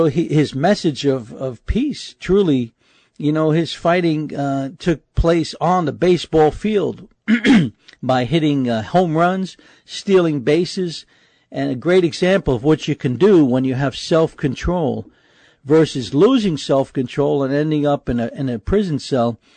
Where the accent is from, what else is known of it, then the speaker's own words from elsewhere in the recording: New York City, New York, United States; And that's the way we grew up as well in New York City. Our doors were always open.